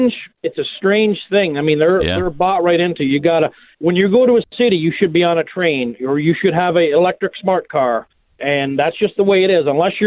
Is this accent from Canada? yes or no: yes; Canada; now in United States; Now, I grew up in Canada